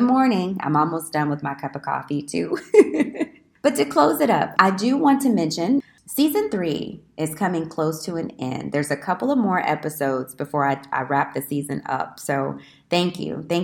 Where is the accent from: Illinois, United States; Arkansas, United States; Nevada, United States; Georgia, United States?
Illinois, United States; Alton; I'm from Alton, Illinois. So even going back to Alton, I'm thinking, wow, it's been years since you've actually lived home.